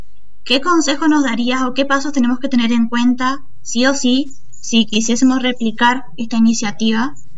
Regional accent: Corrientes, Argentina; soy de Corrientes, tengo 21 años, estudio abogacía

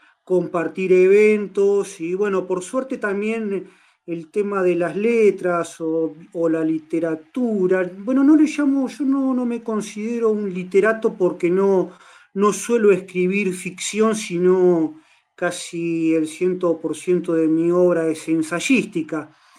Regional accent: Tandil, Buenos Aires Province, Argentina; born there; nací en Tandil y vivo en Tandil.

